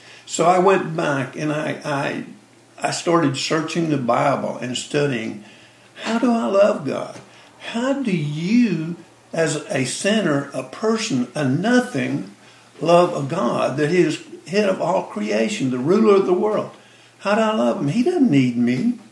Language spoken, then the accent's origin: English; Louisiana, United States; I'm from Louisiana, Northwest Louisiana. I came to Christ when I was 12 years old.